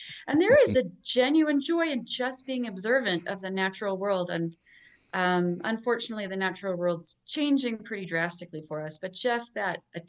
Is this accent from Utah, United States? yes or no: yes; Logan, Utah, United States; now in Pleasant View, United States; So I was telling you, I'm from Logan. So the college town feel is really delightful for me.